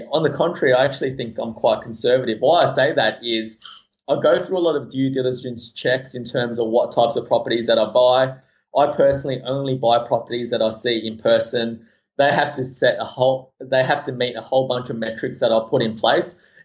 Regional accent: Sydney, New South Wales, Australia; So most of the time, I mean, funnily enough, when I came to Australia, I grew up in Eastwood. And those of your listeners from Sydney would know that Eastwood at the moment is a very Asian, Korean, Chinese community.

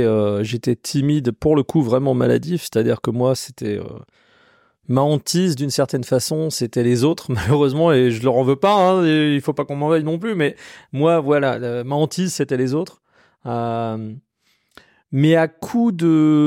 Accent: Colmar, Grand Est, France; moi j'ai grandi en Alsace. À Colmar, famille, bah écoute, papa, maman, mon petit frère, ma petite sœur, et une famille, j'ai envie de presque dire traditionnelle, d'immigrés portugais

